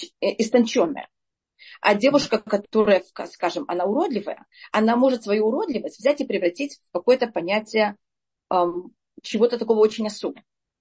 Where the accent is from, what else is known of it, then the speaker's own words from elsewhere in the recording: Russia; born there; я родилась в России, в Советском Союзе